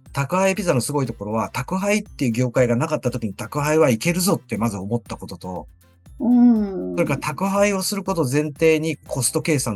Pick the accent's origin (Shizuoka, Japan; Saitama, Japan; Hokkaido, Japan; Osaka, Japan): Shizuoka, Japan; 僕のいる地元の静岡県で、